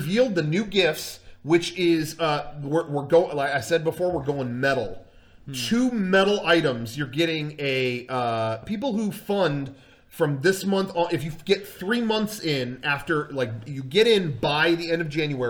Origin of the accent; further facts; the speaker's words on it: United States; You know, I am American. I eat in the Olive Garden.